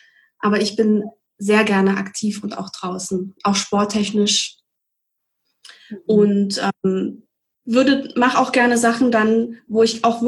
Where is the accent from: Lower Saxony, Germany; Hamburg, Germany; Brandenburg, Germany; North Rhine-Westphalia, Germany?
Brandenburg, Germany; ich kenne das noch aus meiner Heimat, aus Brandenburg